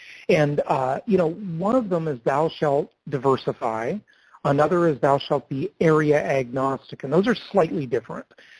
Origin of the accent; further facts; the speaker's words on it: California, United States; now in Phoenix, United States; California, and of course that's a huge state, it's my home state where I've lived almost all of my life until 2.5 years ago when I moved to Phoenix.